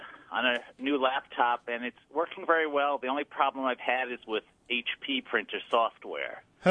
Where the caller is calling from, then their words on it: Rochester, United States; Rochester.